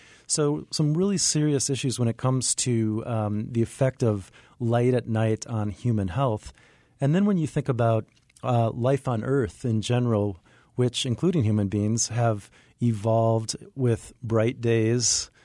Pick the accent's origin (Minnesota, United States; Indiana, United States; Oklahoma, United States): Minnesota, United States; born or raised there